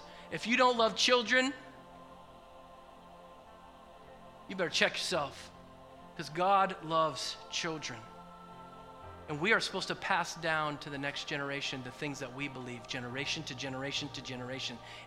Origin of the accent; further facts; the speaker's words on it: West Coast, United States; I grew up on the West Coast, and the West Coast for education is not the best coast.